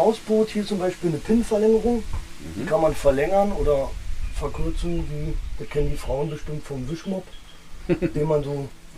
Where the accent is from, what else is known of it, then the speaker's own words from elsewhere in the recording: Kotschlag, Brandenburg, Germany; ich komme hier aus der Region, aus Kotschlag. Das ist so ein Nachbardörfchen von Zedernick. Ja, bin hier groß geworden, bin jetzt 34 und ja, bin hier eigentlich schon geboren, sagen wir mal so, mitten im Dorf.